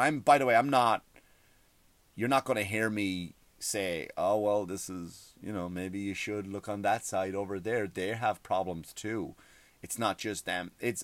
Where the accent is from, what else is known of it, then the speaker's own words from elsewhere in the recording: Ireland; I grew up in Ireland.